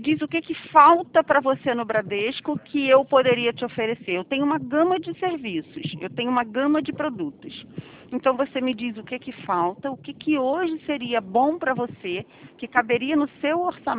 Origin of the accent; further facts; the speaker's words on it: Rio de Janeiro, Brazil; Eu sou do Rio de Janeiro. Então, assim, eu não sei se na sua cidade você passa por isso que aqui no Rio de Janeiro a gente passa